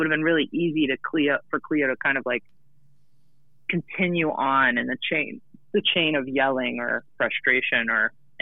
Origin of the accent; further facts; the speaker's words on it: Texas, United States; because I grew up in Texas and took Texas state history.